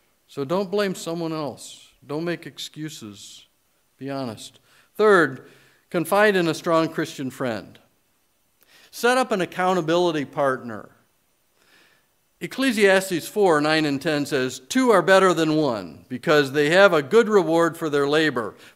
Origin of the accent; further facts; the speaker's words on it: Michigan, United States; I grew up in Michigan where we say err.